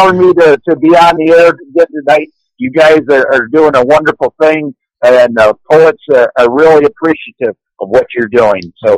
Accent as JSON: {"language": "English", "region": "Michigan", "country": "United States", "tie": "born or raised there", "said": "My home state. Illustrious shaped borders. Charming all four seasons. Home to thousands of inland lakes. Is made up by 2 peninsulas. Great Lakes surround."}